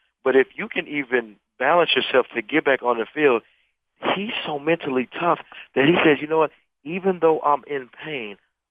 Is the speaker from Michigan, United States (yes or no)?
no; Denver, Colorado, United States; when I grew up in Denver, Colorado, I didn't have food on the table all the time.